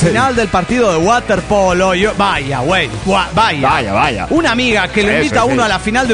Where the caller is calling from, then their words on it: Querétaro, Mexico; de Querétaro.